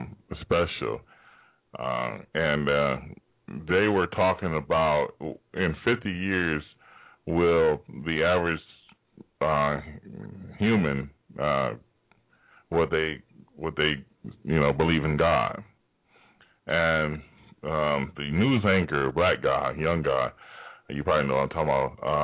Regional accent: United States; But I'm a American citizen.

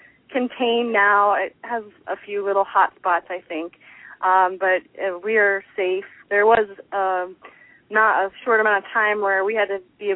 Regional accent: New Jersey, United States; also born or lived in Maine; now in Alaska, United States; Well, I grew up in New Jersey. I actually moved to Alaska from Maine.

